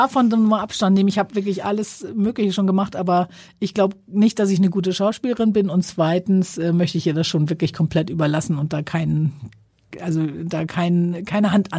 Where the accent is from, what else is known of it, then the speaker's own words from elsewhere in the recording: Sylt, Schleswig-Holstein, Germany; Das ist für mich meine Heimat, dieser Strandübergang Seestraße.